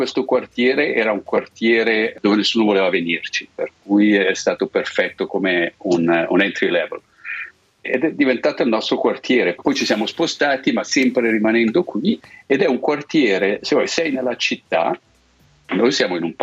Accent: Massagno, Ticino, Switzerland; moved away as an adult; also born or lived in Bern; now in United States; io sono nato e cresciuto a Massagno. Ho fatto le scuole lì

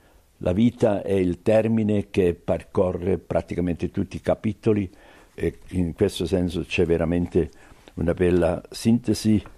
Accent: Switzerland; In salita, come svizzero io dico, con il passo lento e regolare dello scalatore

